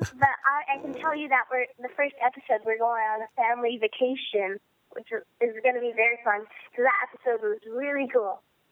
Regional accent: California, United States; I was born and raised in California.

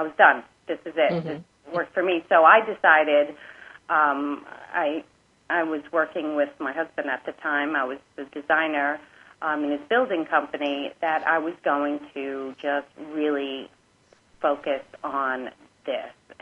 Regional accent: New York, United States; now in Sedona, United States; Actually, I'm from New York, and I moved to Sedona in 2000

